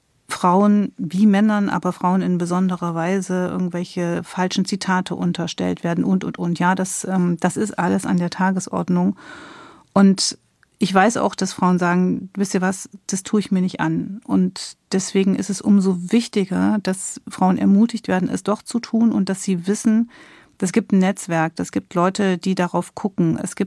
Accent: Germany; jetzt bin ich ja in der DDR groß geworden

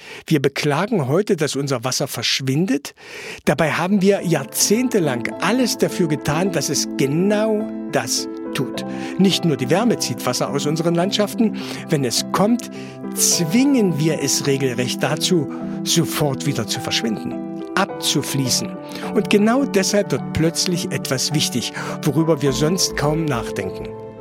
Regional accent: Saxony-Anhalt, Germany

